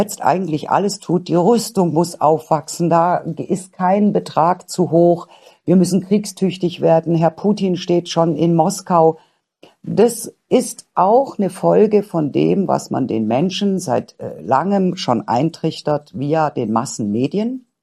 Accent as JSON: {"language": "German", "region": "Baden-Württemberg", "country": "Germany", "tie": "born or raised there", "said": "Zum Beispiel in meinem Heimatland, in Baden-Württemberg."}